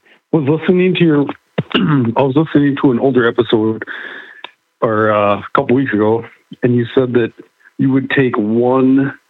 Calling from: St. Paul, Minnesota, United States; Calling from St. Paul, Minnesota.

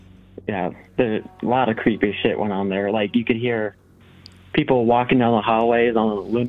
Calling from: Iowa, United States; I'm calling from Iowa.

